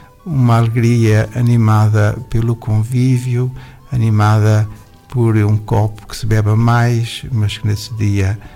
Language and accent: Portuguese; Leiria, Portugal; Eu sou do natural do centro do país, mais concretamente Leiria.